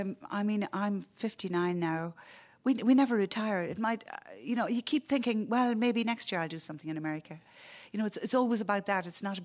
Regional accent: Ireland; I think we have an awful lot to give as Irish people, and the way we think about things, I think it'd be brilliant to do more.

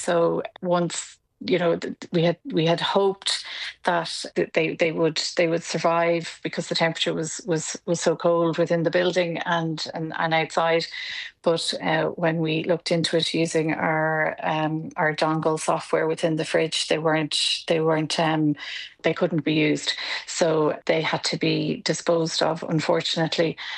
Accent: Dublin, Leinster, Ireland; I know I'm from Dublin

